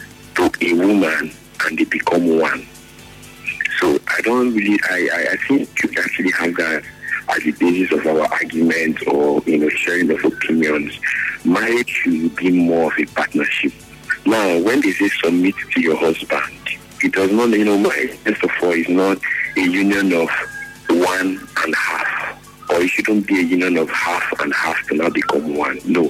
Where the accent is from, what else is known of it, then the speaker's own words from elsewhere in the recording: Port Harcourt, Rivers, Nigeria; from Port Harcourt.